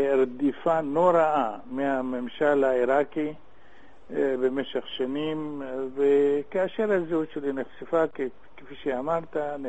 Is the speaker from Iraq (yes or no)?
yes; Iraq; now in Israel; יהודי ממוצע עיראקי יושב בקרב